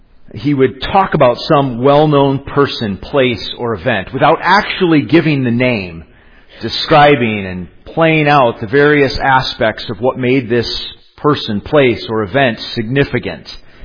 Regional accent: Detroit, Michigan, United States; And growing up in Metro Detroit, Paul Harvey was a household name, a daily feature on WJR.

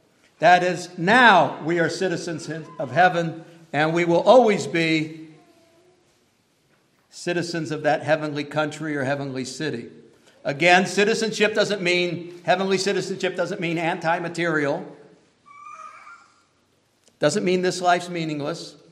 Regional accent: United States; I'm an American. But I didn't deserve it. I could have just as easily been born in another country.

